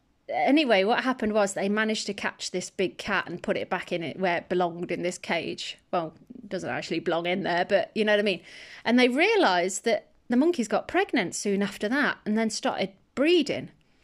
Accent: Midlands, United Kingdom; I'm from England, but I'm from the Midlands, right?

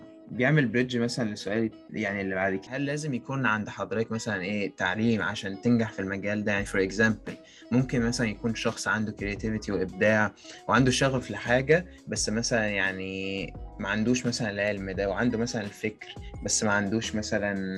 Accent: Alexandria, Alexandria Governorate, Egypt; انا من اسكندريه وكده

